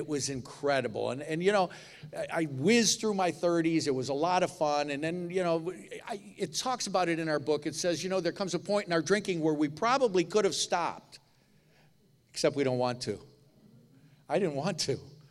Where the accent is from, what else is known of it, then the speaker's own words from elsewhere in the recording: Niagara Falls, Florida, United States; now in Miami, United States; I'm from Niagara Falls near Buffalo, right?